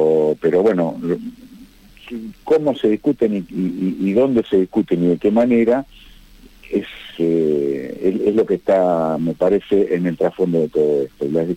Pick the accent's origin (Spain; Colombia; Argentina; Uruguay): Argentina; Digo, como argentino, según las Naciones Unidas, Argentina y Gran Bretaña tendrían que estar sentándose a una mesa de discusiones por el tema de la soberanía de Malvinas.